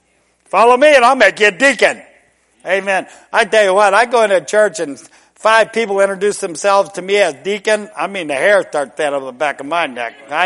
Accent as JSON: {"language": "English", "country": "United States", "said": "I like freedom. I'm an American."}